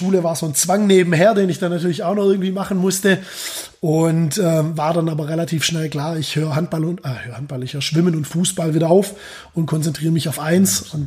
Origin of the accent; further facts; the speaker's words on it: Wißgoldingen, Baden-Württemberg, Germany; In Wiesgoldingen. Das ist so ein kleines Dorf zwischen Schwäbisch Gmünd und Göppingen.